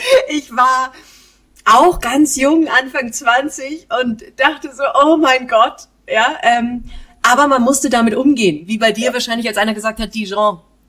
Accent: Germany; moved away as an adult; now in Switzerland; als ich in die Schweiz kam, als Deutsche vor 14, 15, 16 Jahren ungefähr, dass die Kommunikationsart eine ganz andere ist.

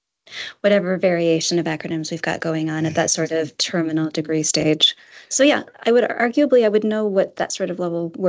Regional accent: Wisconsin, United States; I'm from Wisconsin, though, so you have to bleed cheese in Wisconsin.

